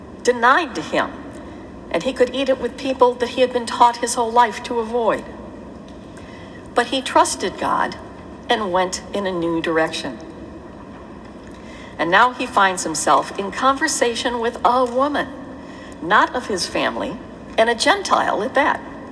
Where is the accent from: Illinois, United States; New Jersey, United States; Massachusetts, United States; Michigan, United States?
Michigan, United States; In the little farm town that I grew up in Michigan, this is the day when priests and ministers would go out to the farms